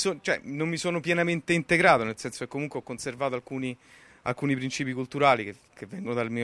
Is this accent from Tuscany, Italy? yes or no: no; Rome, Lazio, Italy; Ho una casa come tutti gli altri, ho un lavoro, sono di Roma.